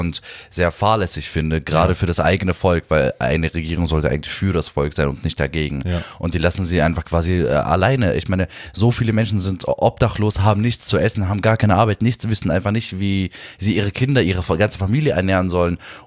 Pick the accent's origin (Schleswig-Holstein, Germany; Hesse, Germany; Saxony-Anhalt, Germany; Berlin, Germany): Berlin, Germany; Ich bin zwar hier in Berlin geboren, in Neukölln auch aufgewachsen, 15 Jahre lang. Aber meine Eltern, die kommen halt ursprünglich aus dem Libanon, also halt mit Migrationshintergrund bin ich, genau. Aus dem Libanon, aus dem Süden halt.